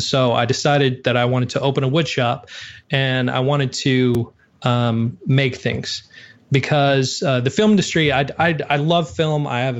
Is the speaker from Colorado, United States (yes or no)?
no; Montana, United States; Cause I grew up in Montana. And so, you know, mountain men homes, things like that.